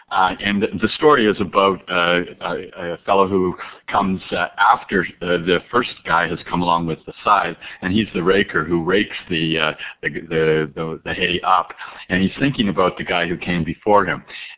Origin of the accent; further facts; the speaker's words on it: Calgary, Alberta, Canada; bear in mind that I grew up in Calgary and heard cowboy poetry right when I was 2 years old